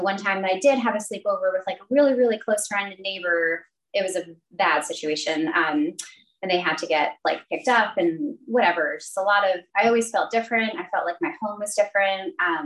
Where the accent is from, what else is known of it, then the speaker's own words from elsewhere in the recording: Long Island, New York, United States; So I am from Long Island, New York. Irish, Italian, Catholic family.